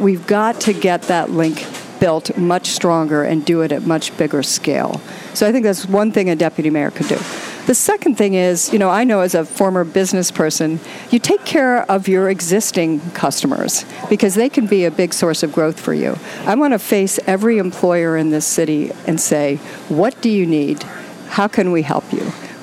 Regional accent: Baltimore, Maryland, United States; it really inspired me. to come back to Baltimore and say, what can I do for my hometown? This is where I live.

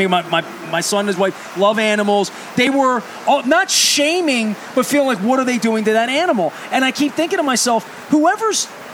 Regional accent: Dundalk, Maryland, United States; Like, I grew up on Bank Street in Dundalk

